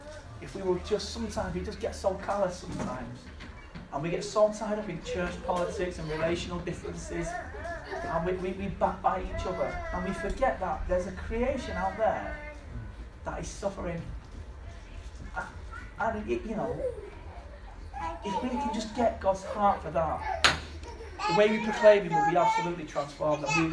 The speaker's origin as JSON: {"language": "English", "town": "Salford", "region": "North West England", "country": "United Kingdom", "tie": "born or raised there", "said": "And part of that is through growing up in Salford, you just got to look mean or people will bully you."}